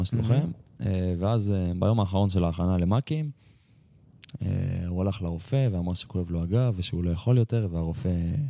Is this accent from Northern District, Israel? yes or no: yes; Northern District, Israel; כן. אני מהצפון, חוויתי.